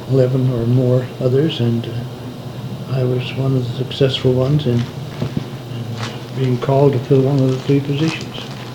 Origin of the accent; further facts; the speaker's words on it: Sherwood, Oregon, United States; also born or lived in Lamberton, Minnesota; I was born in Lamberton, Minnesota on May 24th, 1888. My folks came to Oregon in the fall of that year and settled near Sherwood in about 1896.